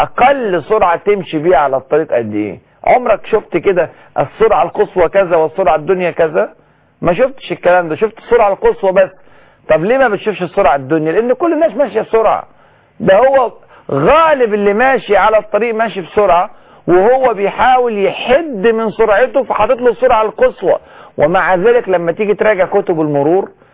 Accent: Egypt; وإحنا حتى عندنا في مصر بنقول المثل

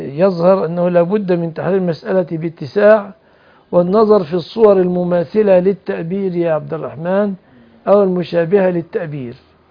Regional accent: Egypt; فمثلا عندنا في بلادنا مصر شجر يقال له الجميز

